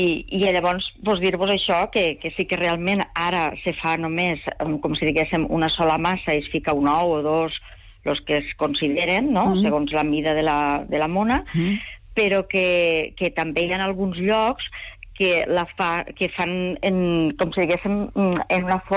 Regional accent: Catalonia, Spain; jo soc de les Terres de l'Ebre

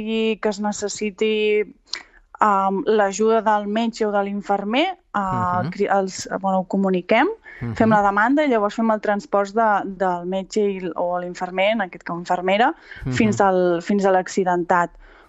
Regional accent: Solsona, Catalonia, Spain; Ah, sí, soc de Solsona.

